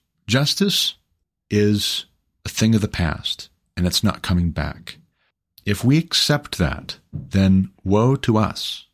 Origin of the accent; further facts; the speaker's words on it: Montana, United States; also born or lived in Sidney, Montana; And again, might I just repeat, I'm from Montana. I've been to Billings, Montana many, many times before we moved to Colorado